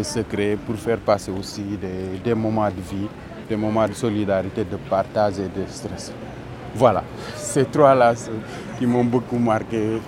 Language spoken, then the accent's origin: French; Pikine, Dakar, Senegal; moi je viens de la banlieue de Dakar, Pikine c'est la banlieue de Dakar, et moi je viens de Guinaoura, qui est la banlieue de Pikine.